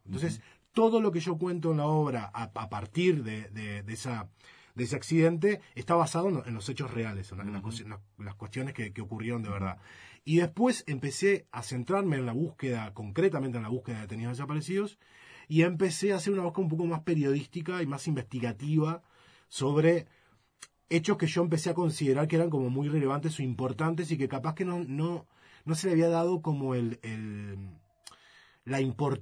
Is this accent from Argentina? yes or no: no; Rodríguez, San José, Uruguay; Yo vengo del interior, soy de Rodríguez, del departamento de San José, un pueblo del departamento de San José.